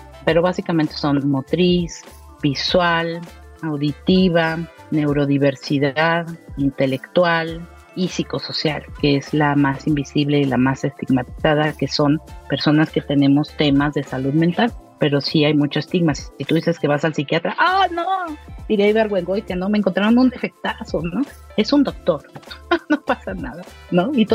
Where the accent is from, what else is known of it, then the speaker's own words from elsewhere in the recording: Mexico; Pues como una mexicana, mujer y madre